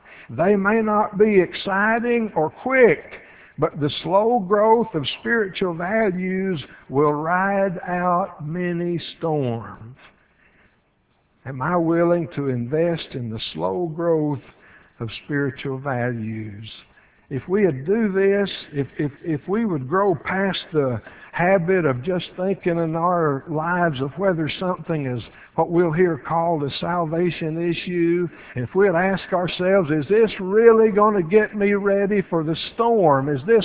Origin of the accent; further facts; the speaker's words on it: United States; And I'm American. I'm an American.